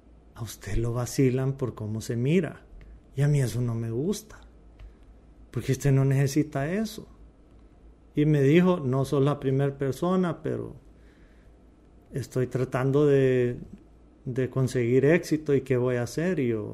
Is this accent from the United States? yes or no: yes; Miami, Florida, United States; volviendo a cuando era niño en Miami, me acuerdo una vez